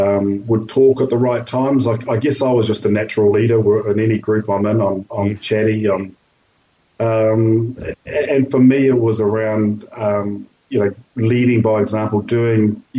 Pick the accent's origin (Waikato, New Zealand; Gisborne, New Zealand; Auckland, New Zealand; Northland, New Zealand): Waikato, New Zealand; Tokoroa; also born or lived in Putaruru; And so I grew up in a small town, Tokoroa, in the South Waikato. I was born in Petaruru, so I'm born and bred South Waikato. Loved it down there.